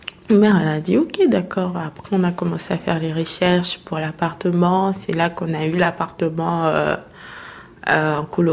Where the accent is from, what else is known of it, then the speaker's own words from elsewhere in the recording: Kinshasa, DR Congo; Du Congo, Kinshasa.